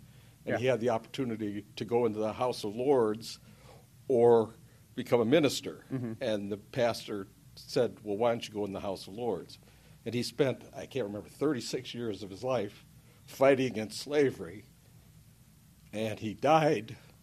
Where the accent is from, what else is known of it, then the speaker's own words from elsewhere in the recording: Michigan, United States; Well, I'm from Michigan, and you know we would never do anything rash to our governor or anybody else.